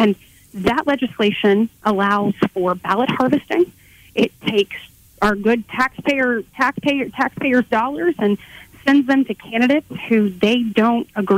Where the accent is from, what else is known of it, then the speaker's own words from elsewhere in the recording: Alabama, United States; You know, growing up in Coffee County, one of the things that my grandfather used to always tell me